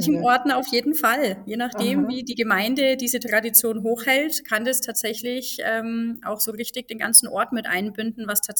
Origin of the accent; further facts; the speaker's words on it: Bavaria, Germany; Ja, das Klausentreiben ist vor knapp 2000 Jahren, also über 2000 Jahre sogar bei uns im Allgäu, als Brauch entstanden.